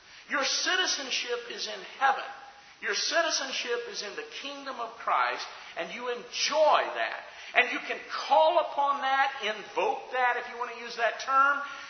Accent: United States; When I talk of myself as an American, and I thank God for being in this country

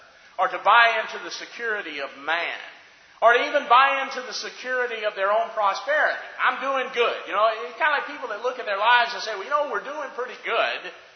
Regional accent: Alabama, United States; There's Wes and his parents, and we're all from Alabama.

